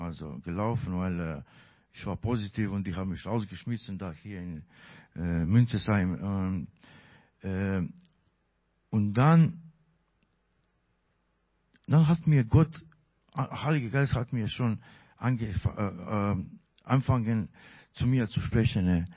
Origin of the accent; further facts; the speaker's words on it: Croatia; German is a second language; now in Germany; In meine Heimatstadt ist Kroatien, damals war Krieg.